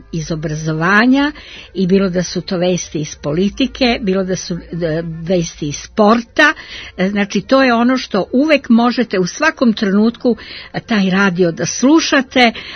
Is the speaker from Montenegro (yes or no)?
no; Belgrade, Serbia; rođena sam u Beogradu na Dorćolu, rasla sam 50. godina